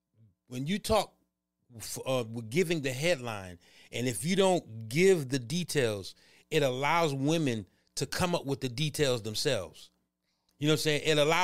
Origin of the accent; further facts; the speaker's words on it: New York, United States; So you know how I live in New York. I'm born and raised in New York.